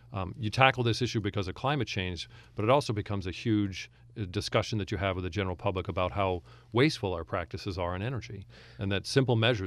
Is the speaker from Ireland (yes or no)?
no; Massachusetts, United States; I grew up just outside of Boston.